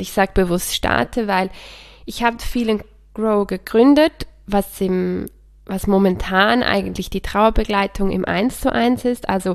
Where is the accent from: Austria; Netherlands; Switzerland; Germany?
Switzerland; Ich bin aus der Schweiz oder ich lebe in der Schweiz. Ich bin Schweizerin und Italienerin.